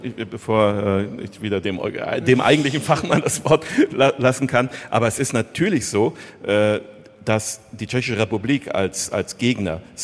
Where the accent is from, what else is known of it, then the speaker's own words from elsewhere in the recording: East Germany, Germany; Ich bin im Osten hier groß geworden.